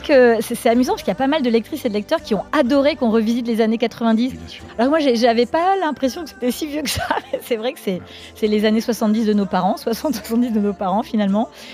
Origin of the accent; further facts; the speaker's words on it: Reims, Grand Est, France; Oui, alors, je suis née à Reims, que mon père était joueur de foot, donc on a aussi habité à Reims, mais je suis bretonne d'origine.